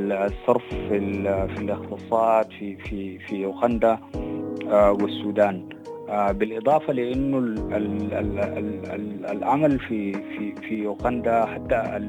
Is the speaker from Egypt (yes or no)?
no; Sudan